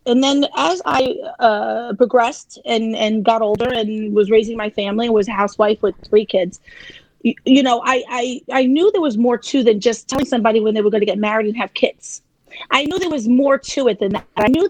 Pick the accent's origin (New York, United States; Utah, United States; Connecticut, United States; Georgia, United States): New York, United States; New York City; No, I'm from Staten Island.